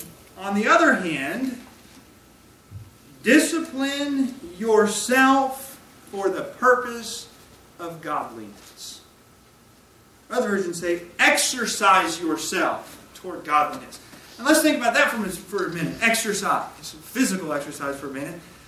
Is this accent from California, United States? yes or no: yes; California, United States; I grew up in California.